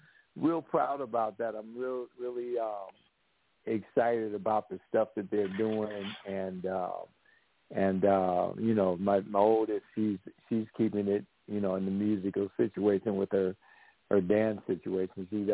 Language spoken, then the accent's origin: English; Ohio, United States; I'm from Ohio, born and raised in Ohio.